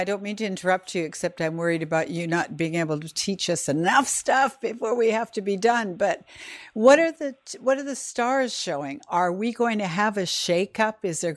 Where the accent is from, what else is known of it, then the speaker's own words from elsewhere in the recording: British Columbia, Canada; you know, I'm from British Columbia, and it has amazing water.